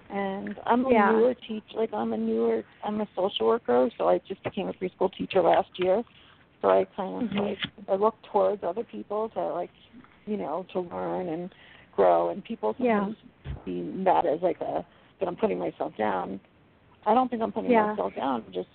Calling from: Colorado, United States; I'm calling from Colorado.

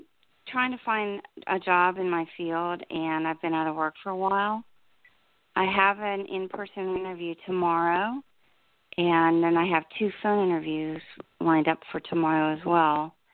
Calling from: New Jersey, United States; in New Jersey.

